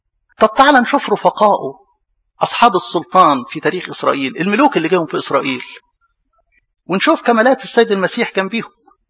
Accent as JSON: {"language": "Arabic", "region": "Upper Egypt", "country": "Egypt", "said": "زي يعني عندنا في الصعيد كده"}